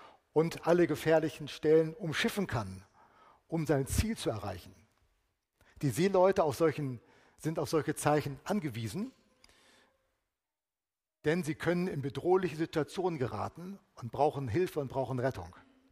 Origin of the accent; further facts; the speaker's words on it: Northern Germany, Germany; Als Nordlicht, das ich als Norddeutscher ja bekanntlich bin